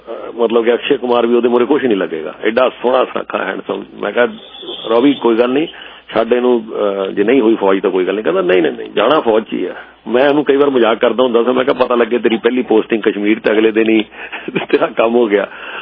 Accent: Punjab, India; ਮੈਂ ਵੀ ਪੰਜਾਬ ਤੋਂ ਹੀ ਹਾਂ

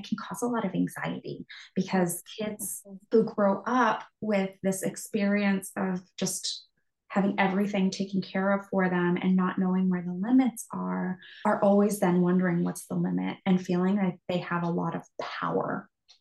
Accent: United States; the huge cultural differences between my experiences as a parent and growing up in America

